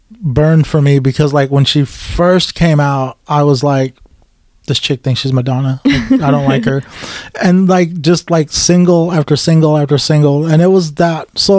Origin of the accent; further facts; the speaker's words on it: Bakersfield, California, United States; I grew up in Bakersfield.